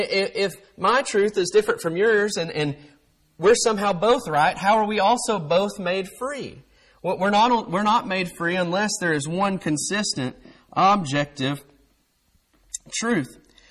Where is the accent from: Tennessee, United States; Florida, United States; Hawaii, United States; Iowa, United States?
Tennessee, United States; Fayetteville; I'm from Tennessee. I'm from southern Middle Tennessee, Fayetteville, Tennessee. We enjoy our freedoms in Fayetteville, Tennessee.